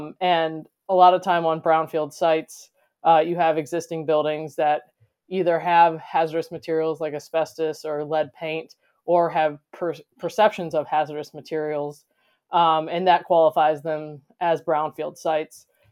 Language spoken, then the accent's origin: English; Massillon, Ohio, United States; So I was born in Ohio, grew up in Massillon, Ohio, ended up going to Kent State for architecture.